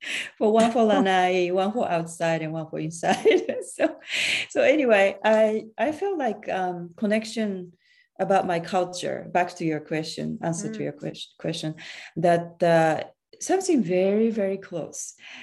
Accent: Japan; This is a very strong connection I feel, maybe because I'm from Japan.

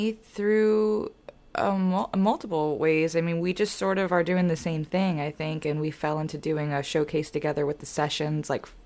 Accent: New York, United States; So that kind of got me a little bit in a mode that's different from growing up in New York. And then I moved here.

